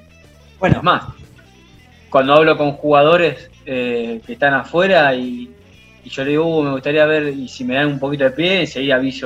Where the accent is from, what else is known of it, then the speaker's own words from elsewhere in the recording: Argentina; pero acá, viste, como somos nosotros los argentinos, ya enseguida empezás a putearlo